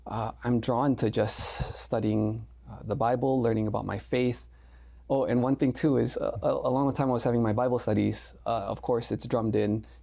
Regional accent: Singapore; born there; also born or lived in Indonesia; So I was born in Singapore. We moved to Indonesia.

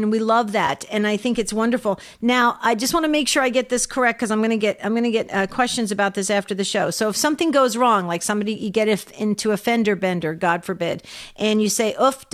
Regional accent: New Jersey, United States; My neighbors growing up in New Jersey, right next door, they were of Norwegian descent.

